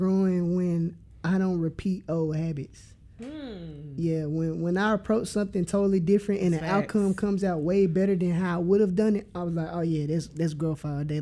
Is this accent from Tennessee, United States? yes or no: yes; Memphis, Tennessee, United States; Yeah, I'm from Raleigh. Exit 8.